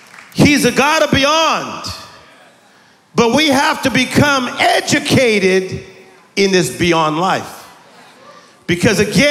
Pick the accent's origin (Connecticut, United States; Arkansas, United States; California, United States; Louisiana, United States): California, United States; Compton; I'm from Compton, California. I'm from the inner city. I am from what they call the ghetto, the same place as Venus and Serena Williams, same as … I'm proud of being from there.